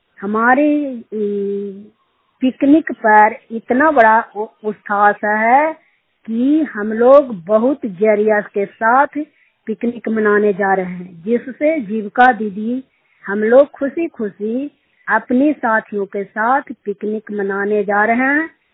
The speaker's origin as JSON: {"language": "Hindi", "town": "Gaurapur", "region": "Bihar", "country": "India", "said": "गौड़ापुर के रहने वाले हूँ। पोस्ट बढ़ौना है, थाना चंडी है, जिला नालंदा के निवासी हूँ।"}